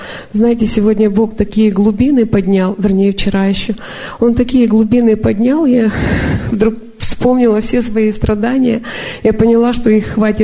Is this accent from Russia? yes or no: no; Chicago, Illinois, United States; Я из Чикаго.